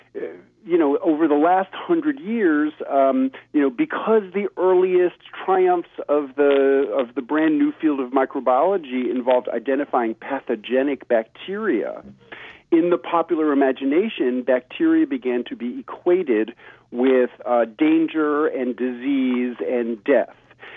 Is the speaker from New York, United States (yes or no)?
yes; New York City, New York, United States; as a kid growing up in New York City, the grandson of immigrants from Eastern Europe